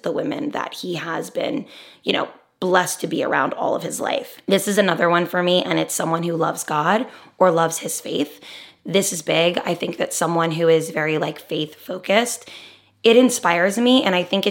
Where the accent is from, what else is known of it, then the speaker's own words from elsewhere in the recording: New Jersey, United States; He lived in the city, and although I'm from Jersey and I live very close, I was always very afraid of the city.